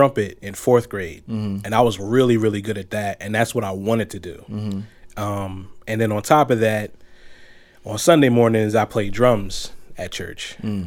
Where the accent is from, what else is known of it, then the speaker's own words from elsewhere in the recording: Philadelphia, Pennsylvania, United States; I'm from Philadelphia